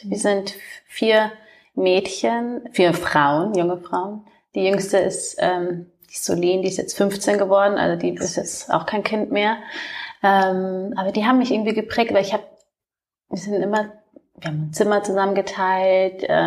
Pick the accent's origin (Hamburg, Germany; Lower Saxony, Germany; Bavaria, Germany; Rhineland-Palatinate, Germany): Bavaria, Germany; Munich; Ich komme ja aus München ursprünglich.